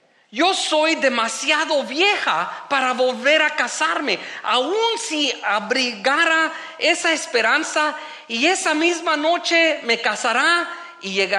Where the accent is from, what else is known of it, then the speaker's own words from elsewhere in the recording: California, United States; now in Minnesota, United States; aquí en la iglesia de New Hope, yo vine de California. ¿Cuándo pensé que yo iba a estar en Minnesota?